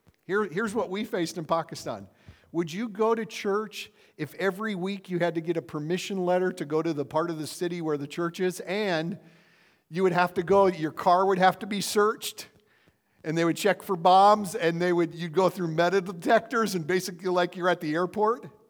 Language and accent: English; Platte, South Dakota, United States; I'm from Platte, South Dakota, Midwest boy.